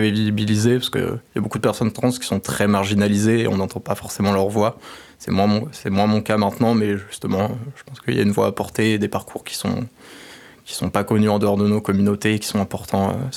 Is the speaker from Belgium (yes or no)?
no; Nantes, Pays de la Loire, France; j'ai 19 ans, je suis une femme trans, je viens de Nantes